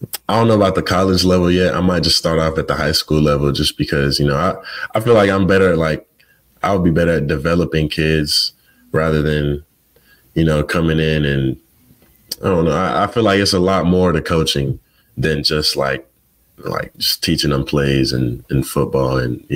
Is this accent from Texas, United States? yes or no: yes; Dallas, Texas, United States; Well, I'm from Texas, so like, I'm from like in the Dallas area, you know, there's no ocean, so I'm used to freshwater